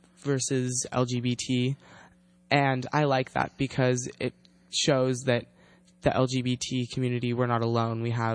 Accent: Kenwood, California, United States; I grew up in Kenwood.

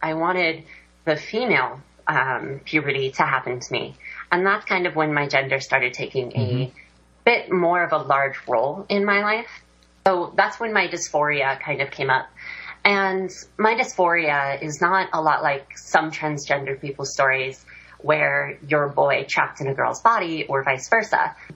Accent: Cheyenne, Wyoming, United States; So growing up in Cheyenne was very interesting. It's a very neutral area.

